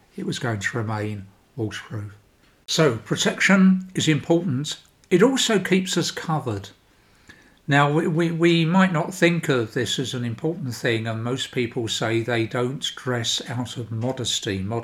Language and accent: English; London, United Kingdom; I come from South London, so I have long vowels.